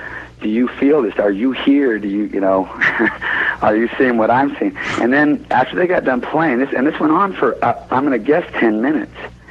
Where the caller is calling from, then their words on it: Genoa, Nevada, United States; Hi, I'm calling from Genoa, Nevada.